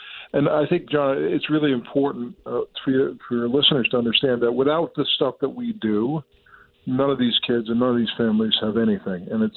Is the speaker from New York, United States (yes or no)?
yes; New York City, New York, United States; born there; I was born in Brooklyn. I was a New York Giant fan